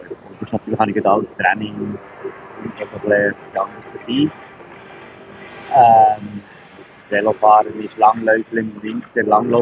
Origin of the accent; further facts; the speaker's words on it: Bern, Switzerland; Wir sind gerade in der Nähe von Go-Kartbahn Lies aufgewachsen, in Seeland, und dementsprechend haben wir immer eine Go-Kartbahn in der Nähe gehabt.